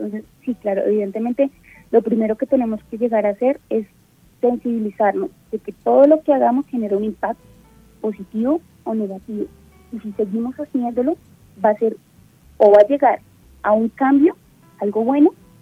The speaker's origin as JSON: {"language": "Spanish", "region": "Bogotá", "country": "Colombia", "said": "yo como bogotana"}